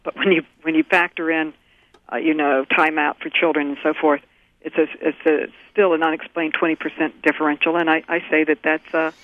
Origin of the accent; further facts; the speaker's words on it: New York, United States; many of whom came from New York State, my home state